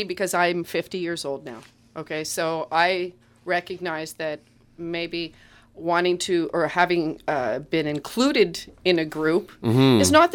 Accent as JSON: {"language": "English", "country": "Canada", "tie": "born or raised there", "said": "we grew up in Canada, rural Canada"}